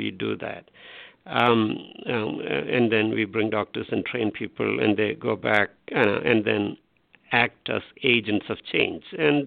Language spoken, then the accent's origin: English; India; As I said, I'm from India, so which is what we call as a transition economy.